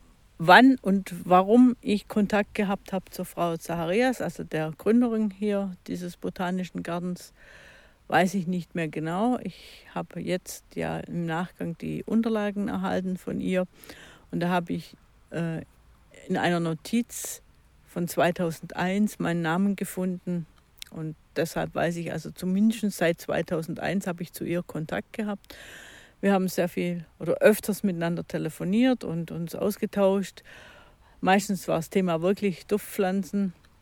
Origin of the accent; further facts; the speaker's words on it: Baden-Württemberg, Germany; Ich stamme aus Baden-Württemberg, ungefähr 40 Kilometer nördlich von Ulm. Dort bin ich auf dem Land auch aufgewachsen.